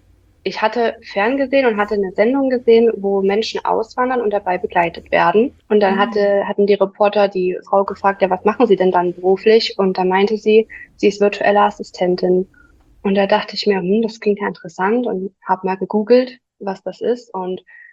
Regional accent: Saxony, Germany; ich bin 24 Jahre alt und ich komme aus der Nähe von Dresden. Hier wohne ich mit meinem kleinen Hund und meinem Freund

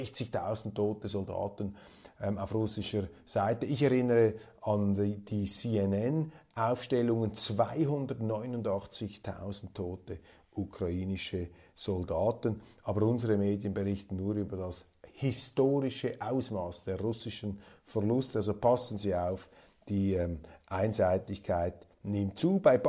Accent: Kloten, Zurich, Switzerland; der EHC Kloten, der Aufsteiger, also mein Heimteam, ich stamme ja aus Kloten

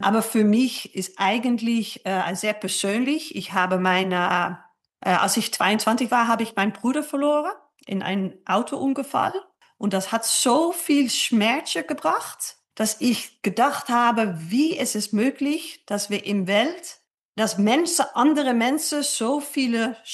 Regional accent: Netherlands; Ich komme aus den Niederlanden

